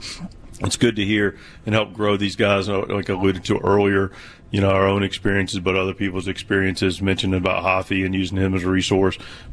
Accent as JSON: {"language": "English", "town": "Charlotte", "region": "North Carolina", "country": "United States", "tie": "born or raised there", "said": "So my dad's from Baltimore. Mom's from Eastern Shore, Maryland. I was born in Charlotte, but grew up a Terrapin fan."}